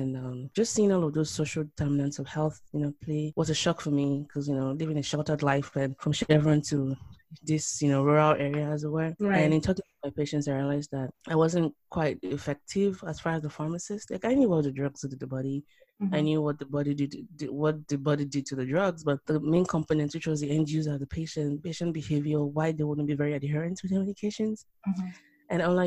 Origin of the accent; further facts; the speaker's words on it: Lagos, Nigeria; It's a Yoruba name. I was born and bred in Nigeria. Lived in Lagos and then went to Oyo for high school, Federal Government Girls College Oyo.